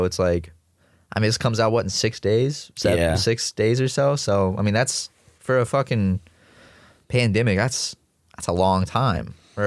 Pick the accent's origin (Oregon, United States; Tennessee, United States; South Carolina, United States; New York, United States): South Carolina, United States; Charleston; But we all grew up in I grew up in Charleston, you grew up in Columbia.